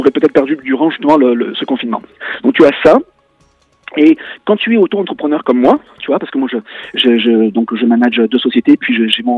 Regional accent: France; now in England; pour nous, en tant que Français résident ici en Angleterre

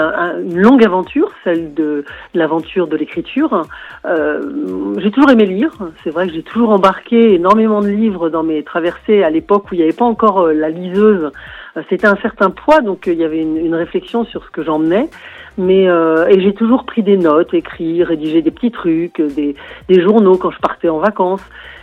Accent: Brittany, France; Et même si je vais m'aventurer dans le Nord, puisque moi je suis du Finistère Sud

